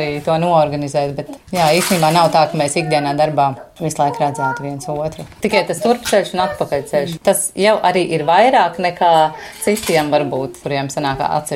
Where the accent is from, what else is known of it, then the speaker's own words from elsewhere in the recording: Riga, Latvia; Un es esmu dzimusi Rīgā, Rīgas dzemdību namā. Jā, turpat, kur manas meitenes ir piedzimušas. Jā, es esmu rīdziniece